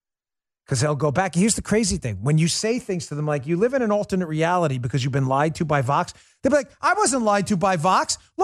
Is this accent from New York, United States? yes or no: yes; New York, United States; by the way, I grew up in New York.